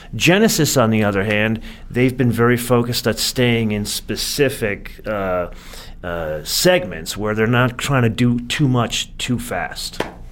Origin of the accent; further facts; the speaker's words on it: California, United States; I am from California.